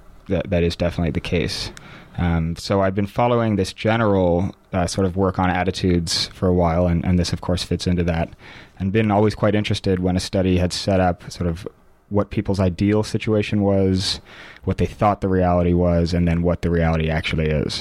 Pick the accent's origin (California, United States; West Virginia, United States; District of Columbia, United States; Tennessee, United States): District of Columbia, United States; Washington; moved away; It's probably worth noting that I'm originally from Washington, D.C. I've been here for 3 years